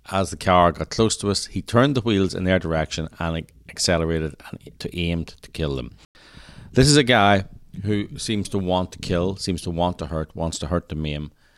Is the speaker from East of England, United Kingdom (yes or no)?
no; Northern Ireland, United Kingdom; I think it's because I'm from Northern Ireland.